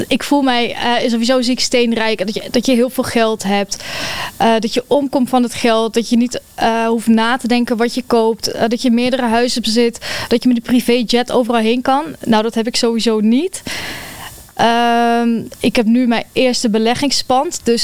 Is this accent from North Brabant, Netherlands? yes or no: no; Gelderland, Netherlands; Ik ben 31 jaar. Ik kom ook uit de Achterhoek.